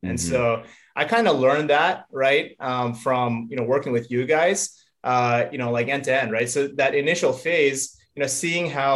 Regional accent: Virginia, United States; I moved back to where I grew up in Northern Virginia.

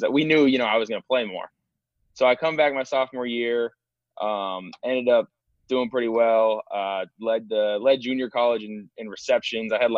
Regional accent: Newton, Iowa, United States; like everyone from my hometown is, you know, big Iowa State guys because we're about 30 minutes from Ames.

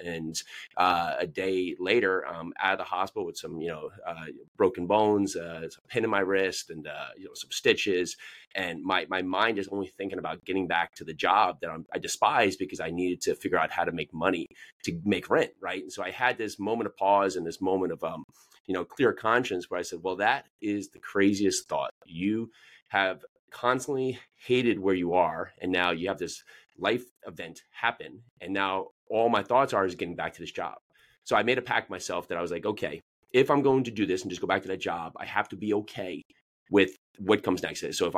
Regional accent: New Jersey, United States; moved away as an adult; also born or lived in New York City; now in Nashville, United States; I live down here just south of Nashville, Tennessee. I was born and raised up in New Jersey.

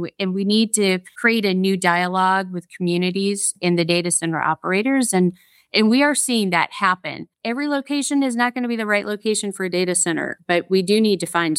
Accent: Southeast, United States; now in Midwest, United States; I'm a Gamecock. I'm from the Southeast, and we all know the Southeast can manufacture.

